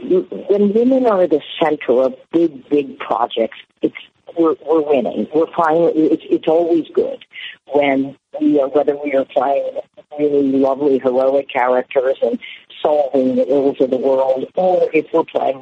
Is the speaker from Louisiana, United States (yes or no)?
yes; New Orleans, Louisiana, United States; I went to, you know, big public high school. I grew up in Algiers. You know, I grew up in the suburbs.